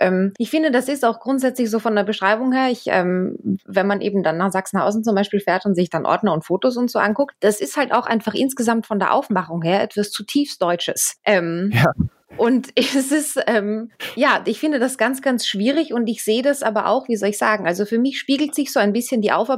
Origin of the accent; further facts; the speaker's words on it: Austria; ich komme selbst ja aus Österreich